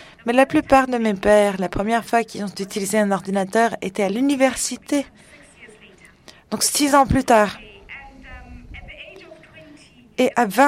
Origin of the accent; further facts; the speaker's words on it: Botswana; je viens du Botswana, qui est l'un des producteurs de diamants principaux au monde.